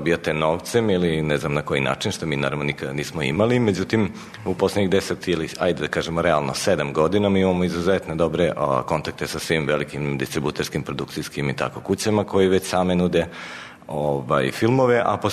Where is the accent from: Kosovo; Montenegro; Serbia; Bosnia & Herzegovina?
Serbia